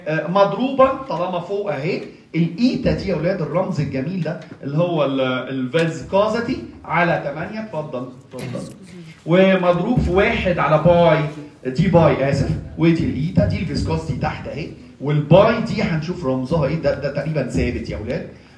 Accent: Egypt; احنا عندنا في مصر دايما الاطباق

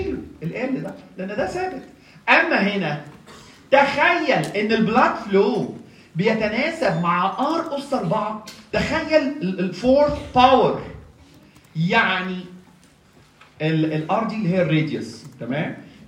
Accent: Egypt; احنا عندنا في مصر دايما الاطباق

